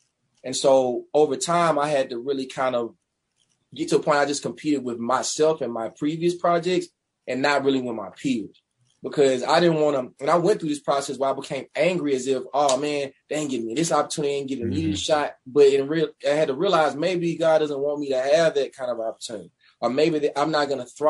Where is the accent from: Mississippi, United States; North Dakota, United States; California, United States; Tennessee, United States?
Mississippi, United States; Meridian; man, I'm from Meridian, Mississippi. I'm going to tell my story to the best of my abilities, and wherever that takes me is like, it's still a blessing, you know?